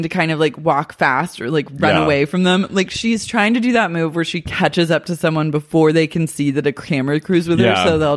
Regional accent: Oklahoma, United States; But like, you know, I'm a girl from Oklahoma.

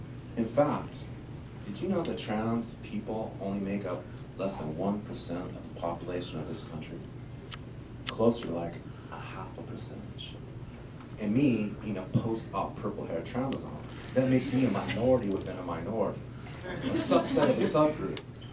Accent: Memphis, Tennessee, United States; I am from Memphis, Tennessee. That's all I'll admit to.

